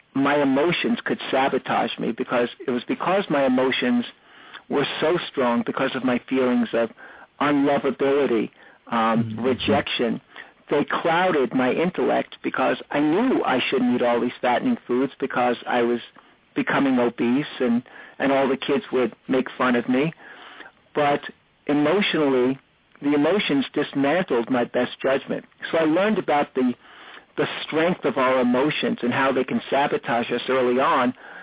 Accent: New York City, New York, United States; Sure. Well, I'm from New York City, and my dad would work 6 days a week.

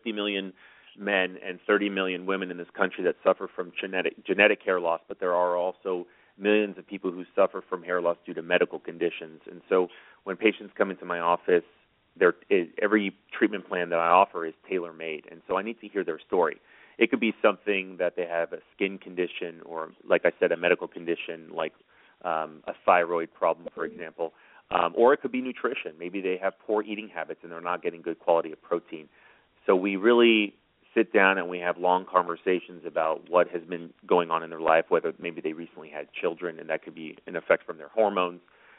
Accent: Dallas, Texas, United States; Sure. I'm born and raised in Dallas, Texas. I do have my office in Plano, Texas.

